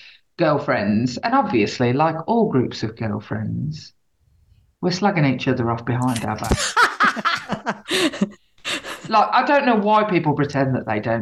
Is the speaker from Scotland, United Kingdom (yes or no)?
no; Birmingham, West Midlands, United Kingdom; I'm coming from Birmingham as well, that idea that we sort of slightly take the piss out of ourselves